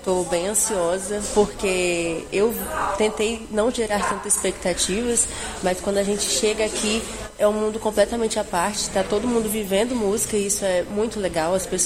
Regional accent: Espírito Santo, Brazil; eu sou do Espírito Santo

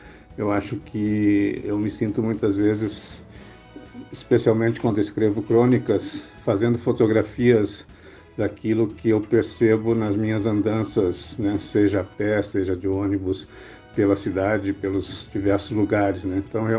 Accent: Londrina, Paraná, Brazil; born there; Desde que eu nasci em Londrina, 66 anos atrás, eu só vivi em cidades, com pouca presença no mundo que não é urbano.

